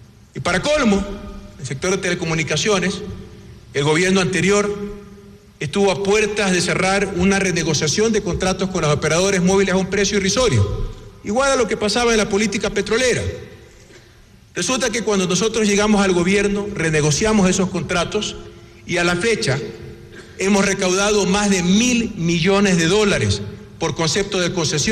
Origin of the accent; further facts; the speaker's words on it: Ecuador; Y en cualquier lugar del mundo y con orgullo, decimos que somos ecuatorianos.